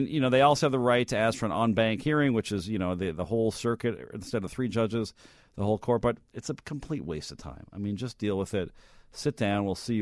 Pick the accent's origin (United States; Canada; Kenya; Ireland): Canada; Montreal, Quebec; I remember back in the day when Andre Dawson left my hometown team, the Expos, went to the Cubs.